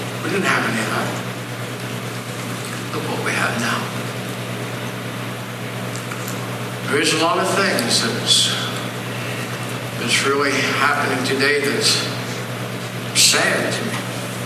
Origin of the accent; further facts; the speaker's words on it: United States; blessed to be in America. I'm so glad I'm American.